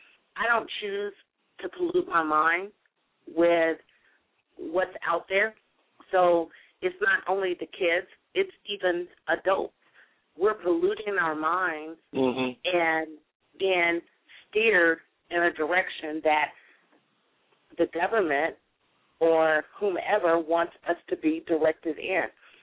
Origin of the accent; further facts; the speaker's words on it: Texas, United States; because when I grew up, there was a family, and I grew up in Texas